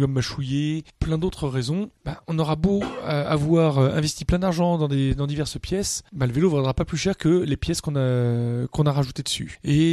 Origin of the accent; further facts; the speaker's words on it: Lyon, Auvergne-Rhône-Alpes, France; parce que même si nous sommes lyonnais, nous essayons de ne pas garder que les informations typiquement lyonnaises.